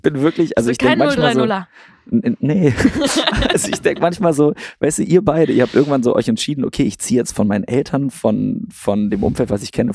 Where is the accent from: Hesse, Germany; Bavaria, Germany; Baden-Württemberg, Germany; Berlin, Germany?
Berlin, Germany; ich bin in Kreuzberg groß geworden und bin hier nie weggekommen. Und Leute, wenn ich sage, ich bin Berliner, sind so, boah, krass, du bist echter Berliner.